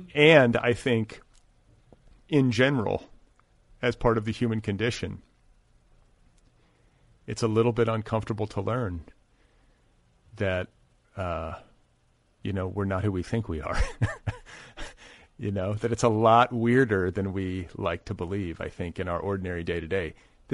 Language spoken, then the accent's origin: English; Midwest, United States; We're both from the Midwest.